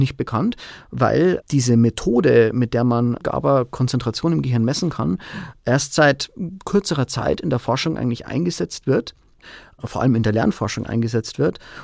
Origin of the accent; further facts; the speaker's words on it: Bavaria, Germany; Also ich komme ursprünglich aus der Oberpfalz, meine Familie lebt hier